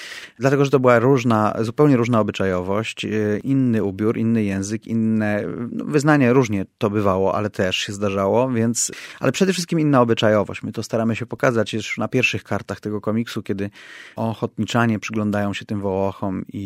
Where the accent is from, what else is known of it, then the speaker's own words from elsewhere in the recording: Kraków, Lesser Poland, Poland; ja powiedziałem, że jestem Krakusem i to jest oczywiście prawda, ale nie cała prawda. Jestem nim od mniej więcej końca, moi przodkowie są obecni w Krakowie od końca XIX wieku